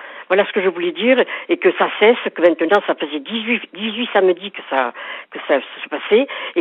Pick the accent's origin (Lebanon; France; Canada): France; South-West France; accent: south-western French; now in Paris, France; Moi, je suis en région parisienne, malgré mon accent du sud-ouest. Ça fait 45 ans que je suis à Paris.